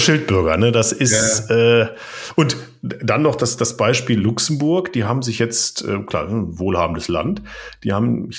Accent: Germany; Aber auch da tun wir uns als Deutsche also schwer

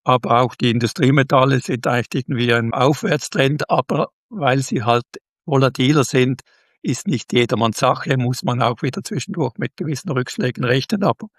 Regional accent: Switzerland; bin Schweizer

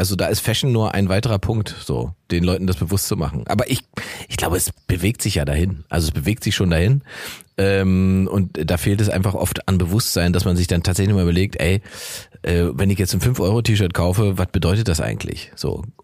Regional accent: East Germany, Germany; Ich sage als Ostdeutscher sage ich natürlich Verbesserung der Welt, alle nackt.

